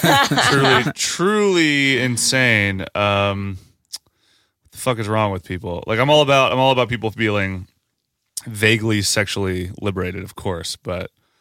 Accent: Wisconsin, United States; That's completely wrong. I'm from Wisconsin.

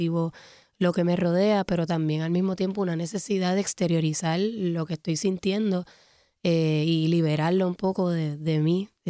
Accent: Puerto Rico; Obviamente lo expreso desde como puertorriqueña.

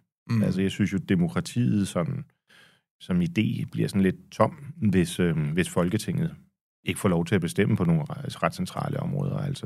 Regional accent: Frederikssund, Capital Region, Denmark; Jeg er født i Frederikssund. Mm. Op i, for enden af det, der i hvert fald, da jeg voksede op, var linje H i S-togsnettet.

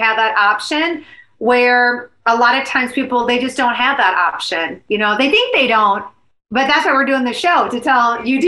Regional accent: Minnesota, United States; you're like, I'm a girl from Minnesota.

